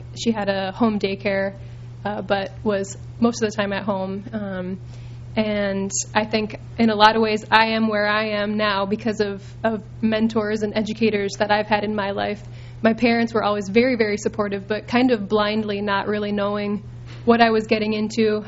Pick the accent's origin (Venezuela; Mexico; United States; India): United States; Ortonville, Minnesota; born there; And so I was actually born in Ortonville, Minnesota. So I am a Minnesotan.